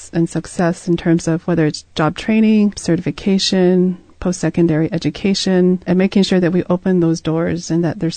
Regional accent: Navajo Nation, United States; Growing up on the Navajo Reservation all my life, we had a real emphasis on education.

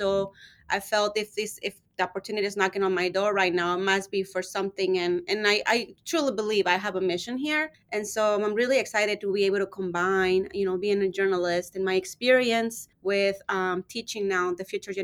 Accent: Sonora, Mexico; now in Tucson, United States; And so I'm born and raised in Sonora, Mexico.

